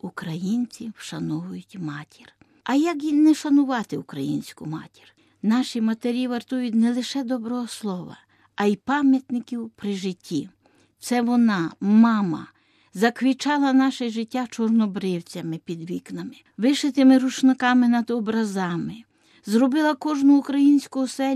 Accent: Sambir, Lviv Oblast, Ukraine; Є такий образ і в моєму рідному місті Самбурі.

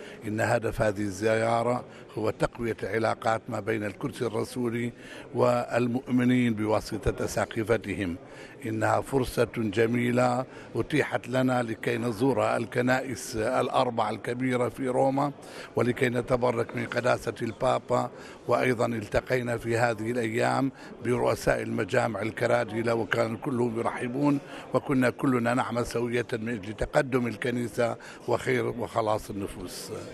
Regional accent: Iraq; وأنا كمطران من العراق

